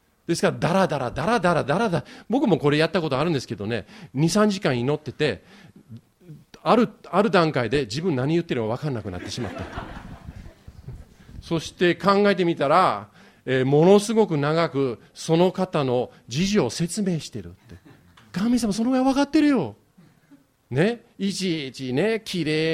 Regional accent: Yokohama, Kanagawa, Japan; 横浜育ちで、そして私たちが冬になったらもう寒くて寒くて

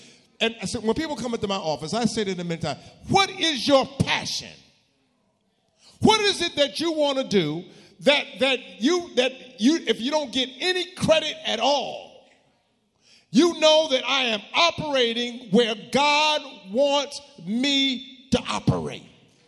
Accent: New Jersey, United States; I grew up in Jersey, so it threw me off when I went to school in Virginia.

